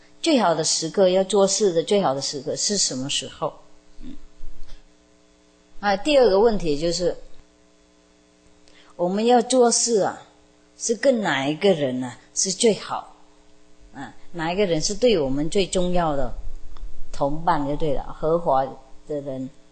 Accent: Taiwan; 我们台湾人是比较会处理这些事情的

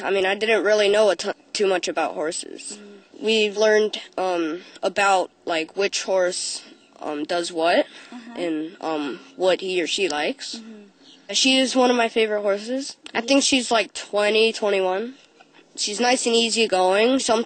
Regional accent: Florida, United States; we come from the Florida Keys.

